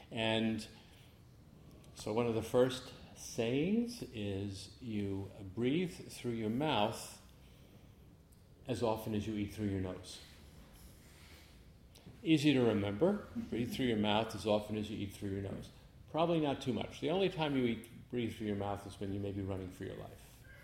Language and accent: English; Manhattan, New York, United States; moved away as an adult; also born or lived in Arizona; now in Vashon, United States; I moved from Arizona, lived there for 42 years in the desert. I thought I would see how Moses did in the desert for 40 years. I beat him by 2 years. Then it was unbearable anymore. But I'm originally from Manhattan, from New York City.